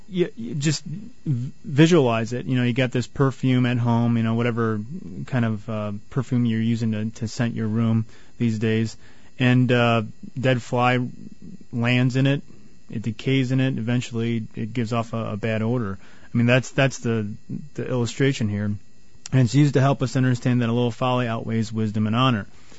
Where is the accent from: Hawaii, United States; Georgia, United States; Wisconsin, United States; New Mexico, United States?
Wisconsin, United States; Well, I'm from Wisconsin, so I see a lot of flies bow down to...